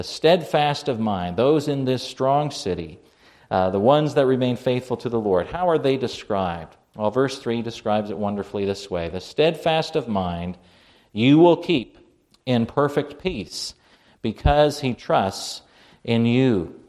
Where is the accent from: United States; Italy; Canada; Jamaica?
Canada; also born or lived in New Zealand; growing up in Canada. We lived in New Zealand for 6 years.